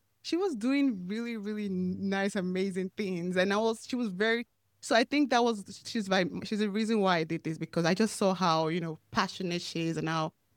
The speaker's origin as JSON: {"language": "English", "country": "Nigeria", "said": "back home in my home country, Nigeria"}